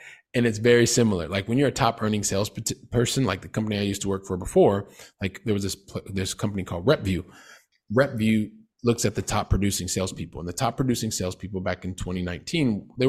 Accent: Ohio, United States; also born or lived in Colorado / Texas; I was born in Ohio. We lived in Colorado and Texas.

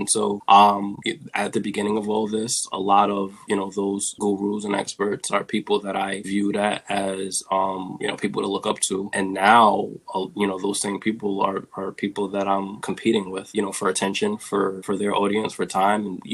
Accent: New York, United States; I thought that success meant, especially growing up in New York, I thought that success meant when I became an adult that I would have Section 8

